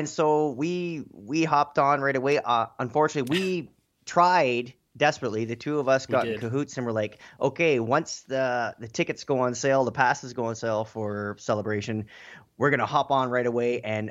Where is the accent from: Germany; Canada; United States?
Canada; Ontario; and I'm from Ontario, Canada.